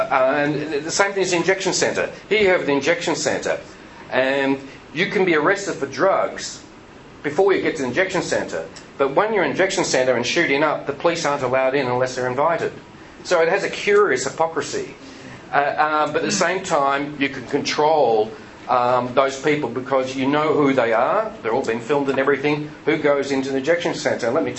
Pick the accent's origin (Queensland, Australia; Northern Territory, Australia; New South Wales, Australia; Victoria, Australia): Victoria, Australia; Melbourne; when you go down to Melbourne, and I'm from Melbourne, you go down to St Kilda